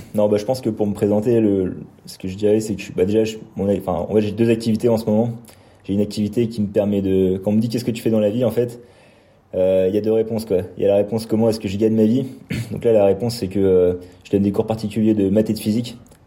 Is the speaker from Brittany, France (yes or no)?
yes; Brest, Brittany, France; Sinon, par rapport à mon parcours, je viens de Brest.